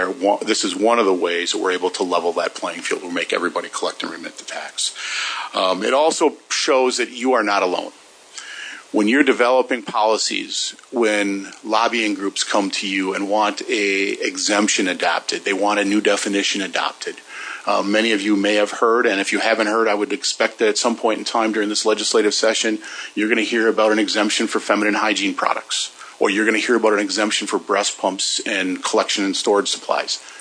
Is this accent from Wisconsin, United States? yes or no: yes; Wisconsin, United States; So if they're located in my home state of Wisconsin and they're shipping products into South Dakota